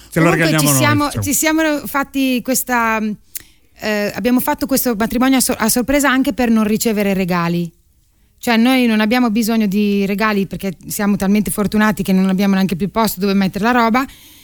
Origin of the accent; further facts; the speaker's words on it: Emilia-Romagna, Italy; Però per un romagnolo non è difficile, secondo me